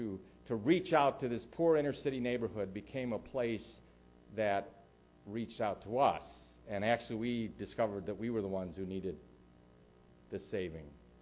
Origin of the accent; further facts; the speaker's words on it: Wheaton, Illinois, United States; it is a place that I would not have even driven through growing up in Wheaton, Illinois.